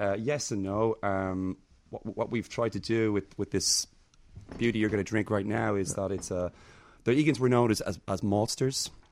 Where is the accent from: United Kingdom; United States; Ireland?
Ireland; when I was a youth growing up in Ireland.